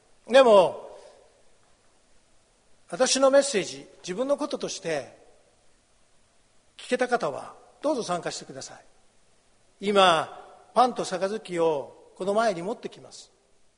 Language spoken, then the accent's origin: Japanese; Mississippi, United States; Japanese is a second language; moved away as an adult; 私は弟が一人いる家庭で育ちました。いなくて寂しいというよりも早く出ていきたい、それでずっといました。だからミシシッピを出る時にいないと寂しい、そう言われた時とても嬉しかったです。それが私が21歳の時